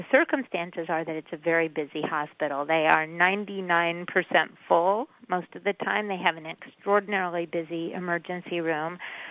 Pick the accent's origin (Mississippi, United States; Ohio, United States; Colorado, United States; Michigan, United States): Ohio, United States; moved away as an adult; now in New York, United States; I grew up in Ohio, but I moved to New York when I was 21 or 22 after college.